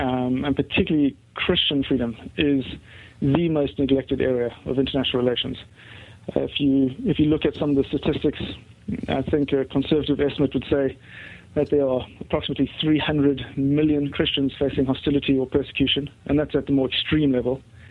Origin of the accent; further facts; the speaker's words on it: South Africa; I would go back to my time as a South African growing up under apartheid and really experiencing an unjust system